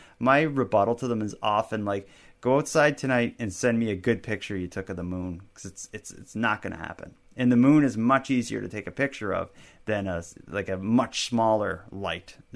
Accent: Canada; as a Canadian surrounded by fresh water, you know, maybe we need to start worrying about it.

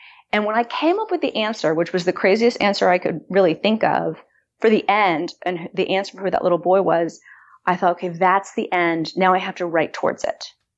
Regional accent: Austin, Texas, United States; when I moved back to my hometown of Austin.

